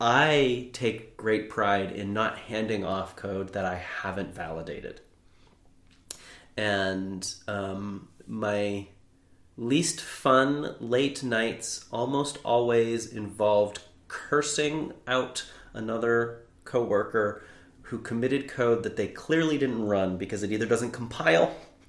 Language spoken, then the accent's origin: English; Pittsburgh, Pennsylvania, United States; I grew up in the Pittsburgh region.